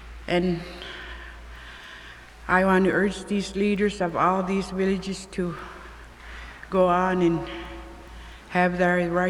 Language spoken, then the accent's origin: English; Koyuk, Alaska, United States; from Koyuk, and I'm pleased to be here and meet with these people from all different villages.